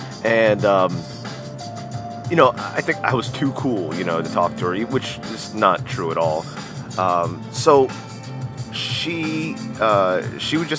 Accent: United States; I don't care. I'm American.

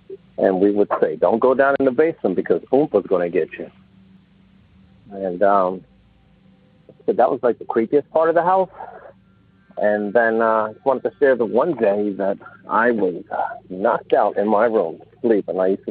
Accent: Philadelphia, Pennsylvania, United States; I'm from Philadelphia.

